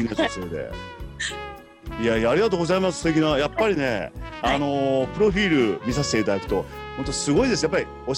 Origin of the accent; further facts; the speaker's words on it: Kochi, Japan; はね、ダメ、高知県出身なんで、ジメジメ、ベトベト嫌い、本当に。